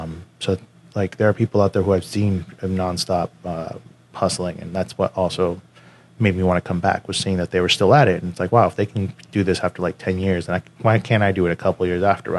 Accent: Queens, New York, United States; because I grew up in Queens, New York, is where I was born. I was raised there till I was 10, so I was raised kind of in the hood.

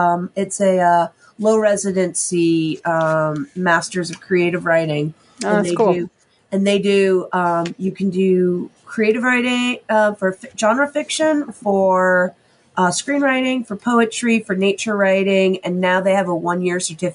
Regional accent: New York, United States; also born or lived in Colorado / Utah; I've never, because I grew up in New York.

